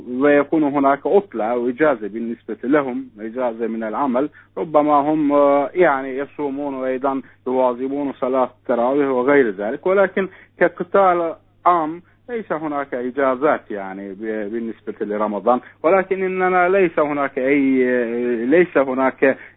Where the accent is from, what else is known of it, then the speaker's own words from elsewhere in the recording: Turkey; Arabic is a second language; أصلا هذه الصلاة يعتبر عندنا في تركيا سنة